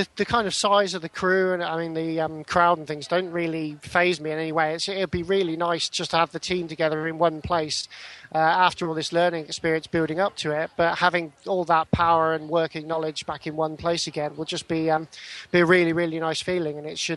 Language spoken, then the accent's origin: English; Banbury, South East England, United Kingdom; I'm from Banbury and the studio is called Digital Mage.